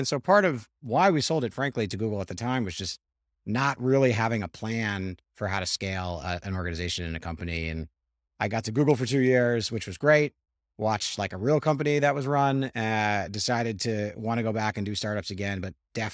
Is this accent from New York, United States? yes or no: yes; New York City, New York, United States; Any sort of like Jewish kid growing up in New York City who doesn't get let into any bar or any nightclub because I don't look cool.